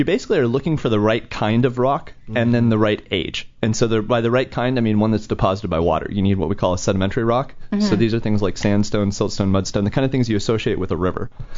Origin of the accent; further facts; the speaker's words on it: Montana, United States; born there; also born or lived in Wyoming / Austin; now in Los Angeles, United States; I was born in Montana, lived a lot of my life in Wyoming, and then Austin, Texas. I've been out in LA for about 4 years now.